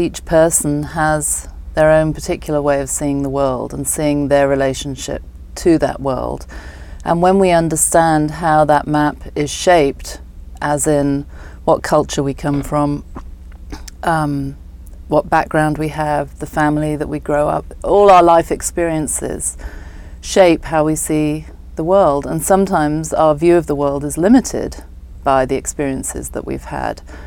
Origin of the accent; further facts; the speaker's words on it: England, United Kingdom; now in United States; growing up in England.